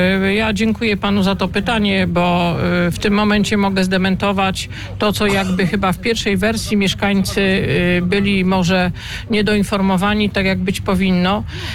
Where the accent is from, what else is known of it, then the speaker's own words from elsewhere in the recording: Kielce, Świętokrzyskie Voivodeship, Poland; Też jestem rodowitą Kielczanką. Zresztą na spotkaniu wcześniejszym mówiłam, wychowałam się na Starowarszawskim Przedmieściu. To jest środek Kielc